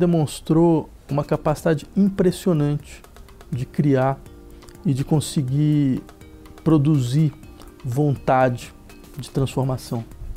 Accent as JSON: {"language": "Portuguese", "country": "Brazil", "said": "Eu sou do Brasil"}